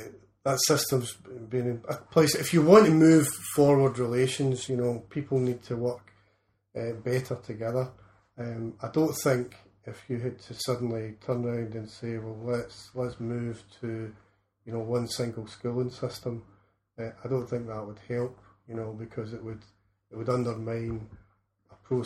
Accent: Halfway, Scotland, United Kingdom; when I spoke earlier about growing up in Halfway, mm-hmm. when I went to school in Halfway, the two schools were right, and still are right next to each other, St Caddox and Cairns Primary

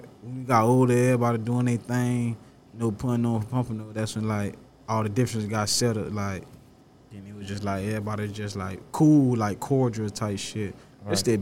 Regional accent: Pompano Beach, Florida, United States; I'm from the hood. I'm from Pompano. Like, in my hood, we used to, like, walk down 27 now, hang out, shit like that. So, like, growing up, I ain't gonna lie, I had a good, like, growing up experience in Pompano.

